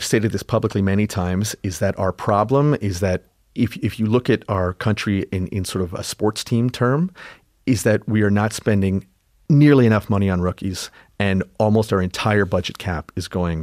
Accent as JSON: {"language": "English", "country": "Canada", "said": "Well, look, I'm Canadian."}